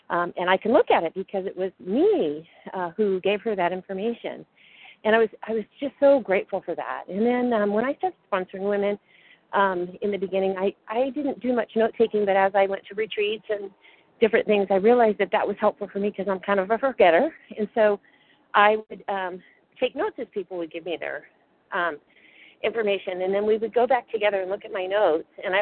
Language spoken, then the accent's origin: English; California, United States; I'm from California.